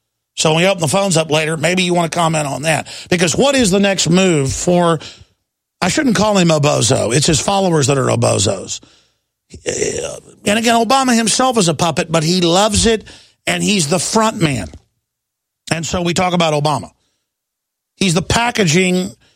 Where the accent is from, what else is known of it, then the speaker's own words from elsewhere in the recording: Wales, United Kingdom; Of course, I'm Welsh myself, so I'm not anti-Anglophile, but I'm not a Deutschophile as well.